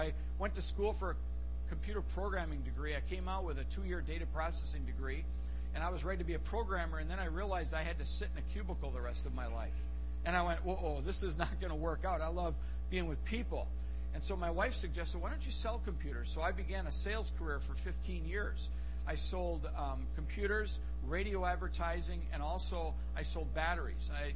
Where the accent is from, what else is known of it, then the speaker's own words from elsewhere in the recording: Wausau, Wisconsin, United States; I grew up in Wausau. You'll laugh and say, well, wait a minute, don't you live in Wausau? Yes, we've never moved in our whole life.